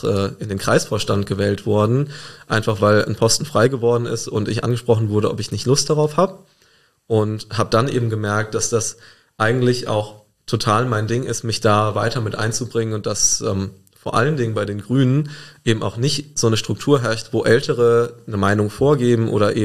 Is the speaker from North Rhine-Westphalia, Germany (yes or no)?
no; Koblenz, Rhineland-Palatinate, Germany; meine Stadt, meine Heimat Koblenz, ein besserer Ort wird